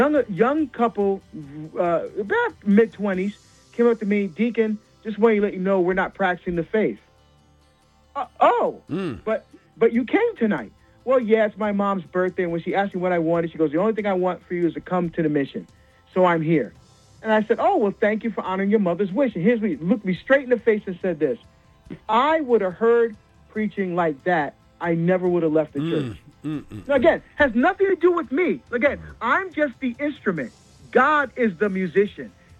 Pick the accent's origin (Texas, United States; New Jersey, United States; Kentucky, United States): New Jersey, United States; now in Oregon, United States; Well, I grew up in New Jersey, right, in the East Coast. Lots of Catholics there, but no Catholic radio when I was growing up at all. And I come to Oregon, my wife is from here, which is why I'm here